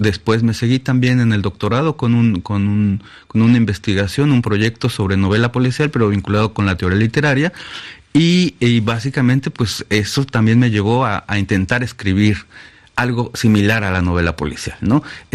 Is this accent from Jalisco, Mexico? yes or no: no; Mexico City, Mexico; yo tengo buenos recuerdos sobre mi infancia en Olivar del Conde, por ejemplo, en Molino de Rosas